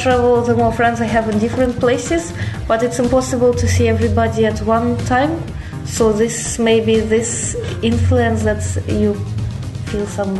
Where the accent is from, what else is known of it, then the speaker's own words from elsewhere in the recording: Kerch, Crimea, Ukraine; born there; first language Russian; English is a second language; now in Kyiv, Ukraine; Well, I live in Kiev, but I was born in Kerch, which is in Crimea.